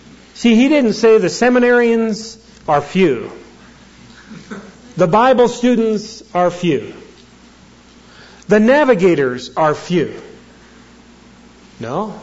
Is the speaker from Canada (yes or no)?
yes; Canada; When I decided to be a professional hockey player, I grew up in Canada.